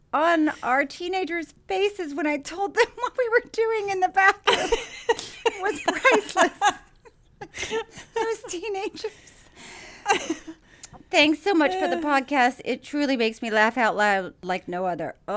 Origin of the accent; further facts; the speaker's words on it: Dubuque, Iowa, United States; There is an adult entertainment club just outside of my hometown in Dubuque, Iowa, called Shakers.